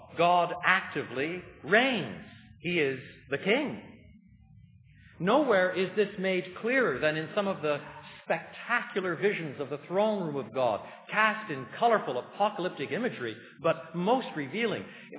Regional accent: Canada; Since I'm a Canadian, Her Majesty Queen Elizabeth II is my queen, my monarch, as much as yours.

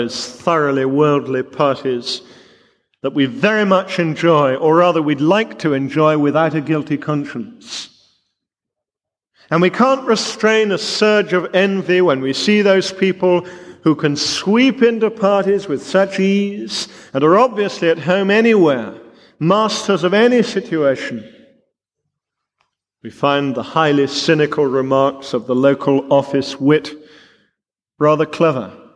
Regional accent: London, United Kingdom; … that I love London town.

